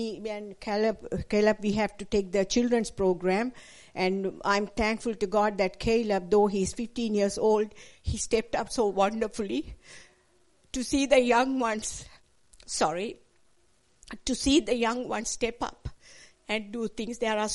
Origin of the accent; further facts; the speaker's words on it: Australia; I said, we are not from USA, we are from Australia.